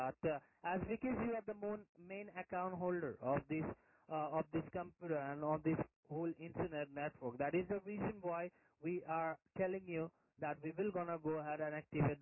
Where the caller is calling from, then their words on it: Sydney, New South Wales, Australia; English is a second language; We're based in 55 Kent Street, Sydney.